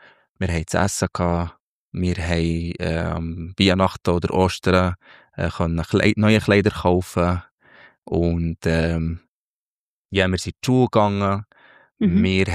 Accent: Minya, Minya Governorate, Egypt; Ich bin im Oberägypten aufgewachsen, am Nildelta, in El Minya. Das ist 3 Stunden südlich von Kairo, die Hauptstadt. In einem ja, sehr traditionelles Dorf, sozusagen, aber Dorf. Wir waren gut 100'000 Einwohner in diesem Dorf.

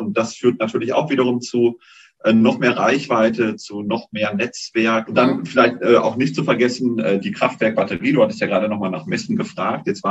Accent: Münster, North Rhine-Westphalia, Germany; als Münsteraner spielt man Speckbrett

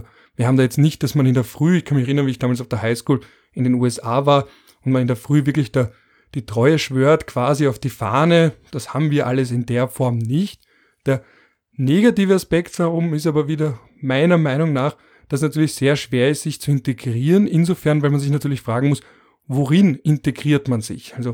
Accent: Vienna, Austria; Ich bin auch Margaretner und dann Wiener

